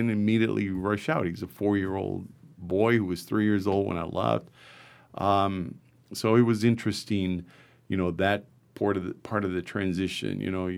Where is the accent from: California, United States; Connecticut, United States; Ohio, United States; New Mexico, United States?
New Mexico, United States; Las Cruces; She's, she's from the Chicago suburbs and I'm from Las Cruces.